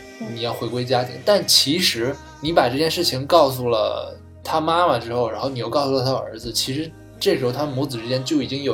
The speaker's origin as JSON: {"language": "Chinese", "country": "China"}